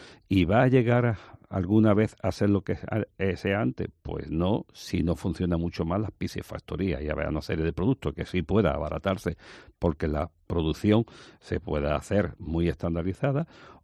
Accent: Málaga, Andalusia, Spain; somos españoles, somos andaluces, somos malagueños y tenemos nuestra peculiaridad, ¿no?

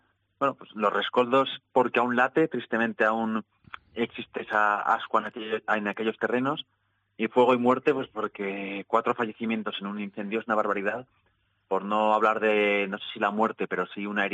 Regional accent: Valladolid, Castile and León, Spain; Sí, pues yo soy de Valladolid

